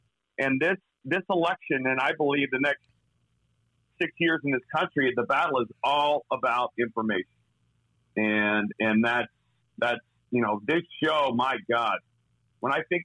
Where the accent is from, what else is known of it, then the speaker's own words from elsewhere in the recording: Arizona, United States; I grew up in Arizona, so the illegal immigration issue is not a joke.